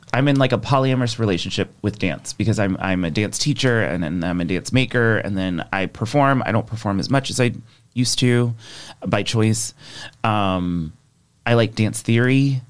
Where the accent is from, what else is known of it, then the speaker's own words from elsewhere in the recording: Bartow, Florida, United States; I am the only person in my family that is born and raised in Florida.